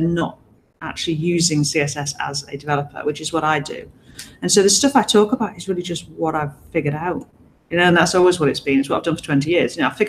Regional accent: North East England, United Kingdom; now in Bristol, United Kingdom; Yeah, so I am a British web developer. I live in Bristol in the UK, although I'm actually from the northeast of England originally.

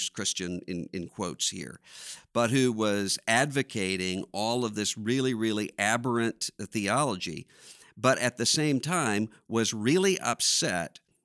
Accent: Biloxi, Mississippi, United States; I often, when I hear people talking about my hometown, I know when someone pronounces it Biloxi, that this is someone who has no idea what the town is

